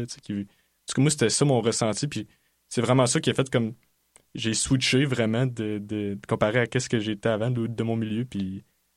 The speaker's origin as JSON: {"language": "French", "town": "Quebec City", "region": "Quebec", "country": "Canada", "said": "je viens de la banlieue de Québec, là, un milieu qui est beaucoup influencé par les radios poubelles, un peu"}